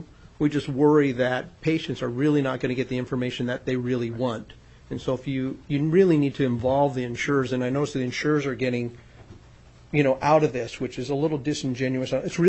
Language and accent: English; Sitka, Alaska, United States; also born or lived in Palmer; now in Juneau, United States; I was born in Palmer and raised in Sitka.